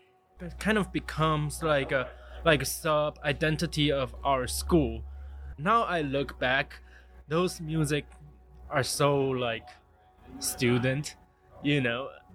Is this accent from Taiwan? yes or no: yes; Taiwan; English is a second language; moved away as an adult; now in United States; I'm originally from Taiwan. Moved to the U.S. in 2009. I remember when I was in high school, that's in Taiwan.